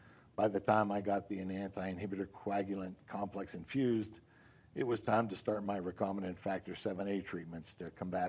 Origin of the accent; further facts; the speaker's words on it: Pittsburgh, Pennsylvania, United States; I am 54 years old, and I grew up around the Pittsburgh area.